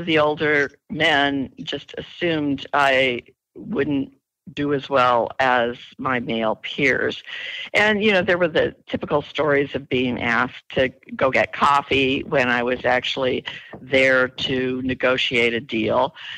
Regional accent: Seattle, Washington, United States; also born or lived in San Francisco Bay Area; now in New York, United States; I grew up in Seattle before the Amazon days, and I went to school in the San Francisco Bay Area, started practicing law in New York, and I've been doing that for over 35 years.

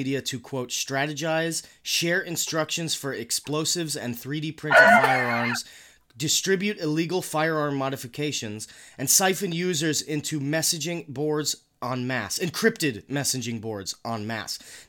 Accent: New York, United States; We're from New York. That shit doesn't fly in New York.

